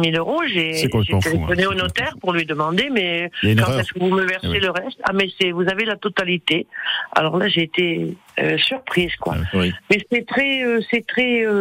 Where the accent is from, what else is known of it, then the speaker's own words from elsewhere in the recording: Bourgogne-Franche-Comté, France; moved away; also born or lived in Bayonne; j'ai vécu en Bourgogne. Je suis native de Bourgogne, mais bon, ouais. J'ai vécu les trois quarts de ma vie ici, à Bayonne. Mais donc, mon père avait été agriculteur, donc une ferme.